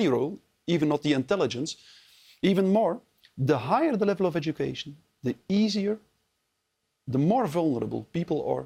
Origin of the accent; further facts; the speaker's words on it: Belgium; English is a second language; I'm from Belgium, as you said.